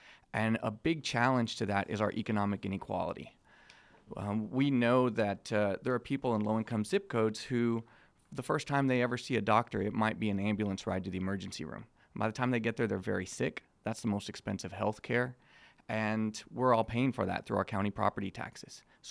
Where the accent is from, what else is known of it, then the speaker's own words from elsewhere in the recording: San Antonio, Texas, United States; I grew up here in San Antonio. I went to all public schools here